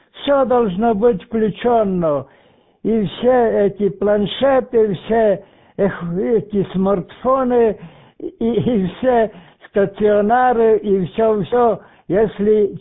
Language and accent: Russian; Uzhhorod, Zakarpattia Oblast, Ukraine; Я с Ужгорода